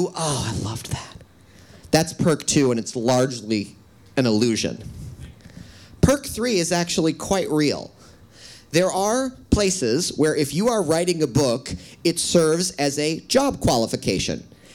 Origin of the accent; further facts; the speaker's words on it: Midwest, United States; also born or lived in California; I'm from the Midwest, but I lived in California for 13 years.